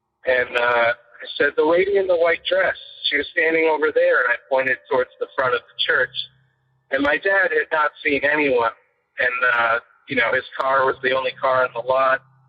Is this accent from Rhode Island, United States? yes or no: yes; West Greenwich, Rhode Island, United States; one day my dad took me, like, once again as a little toddler, to one of the historic graveyards in my hometown of West Greenwich.